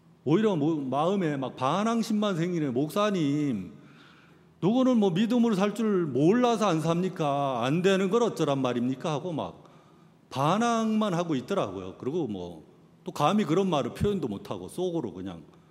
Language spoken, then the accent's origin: Korean; Gangwon, South Korea; 저 고향이 강원도인데 강원도로 날랐어요